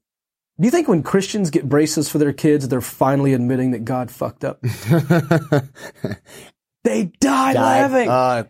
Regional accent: Texas, United States; 5 shows in a row, Fort Worth, Texas, near my hometown.

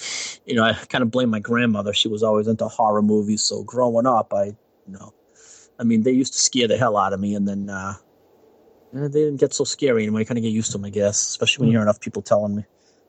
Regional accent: Taunton, Massachusetts, United States; I was born and raised in Taunton.

